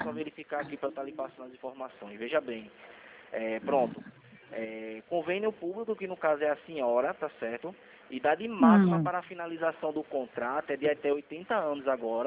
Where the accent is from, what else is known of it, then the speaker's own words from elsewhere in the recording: Recife, Pernambuco, Brazil; Eu sou daqui de Recife, da Dantas Barreto.